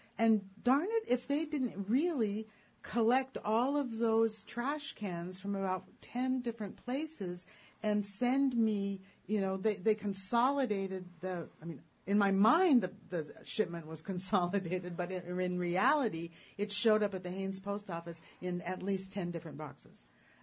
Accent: Haines, Alaska, United States; And also, I recognize, too, that growing up in Haines, that I have a different perspective on buying things

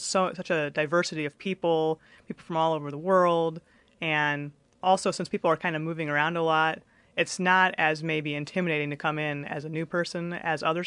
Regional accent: Altoona, Iowa, United States; moved away as an adult; I came from Altoona, Iowa, right in the middle of Iowa.

